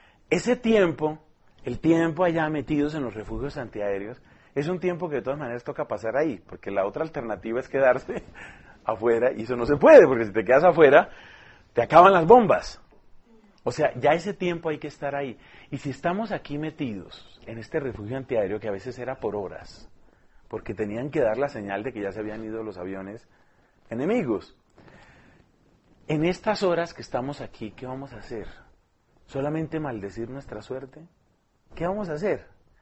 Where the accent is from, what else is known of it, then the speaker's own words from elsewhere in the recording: Colombia; a nosotros nos han tocado como colombianos otras cosas.